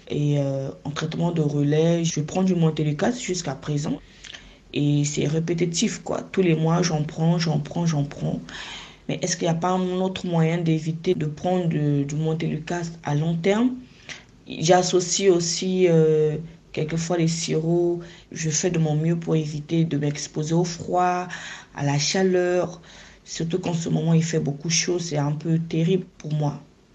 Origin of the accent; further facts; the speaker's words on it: Pointe-Noire, Kouilou, Republic of the Congo; j'ai 35 ans. Je suis du Congo-Brazzaville, précisément à Pointe-Noire, la ville économique.